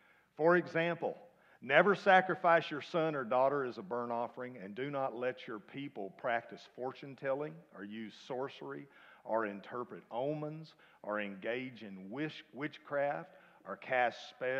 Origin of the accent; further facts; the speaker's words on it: Texas, United States; primarily because I'm a Texan.